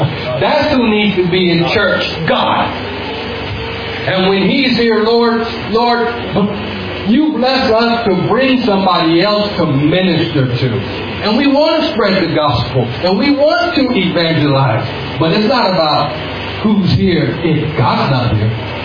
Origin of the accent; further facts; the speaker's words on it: California, United States; even though I'm from California